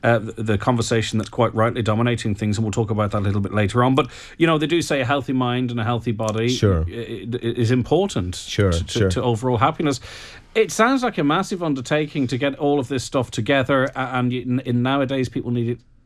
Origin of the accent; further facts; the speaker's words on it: Bundoran, County Donegal, Ireland; also born or lived in Ballyshannon; Bundoran and Ballyshannon, brilliant places, spent most of my childhood and all there.